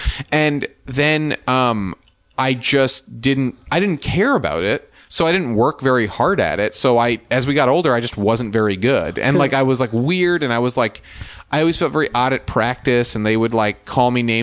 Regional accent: New York, United States; No, I grew up in Westchester, New York.

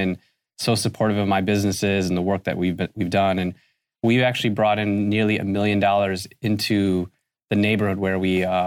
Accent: Cleveland, Ohio, United States; And it started right here in Cleveland for me, which is great because it's my hometown.

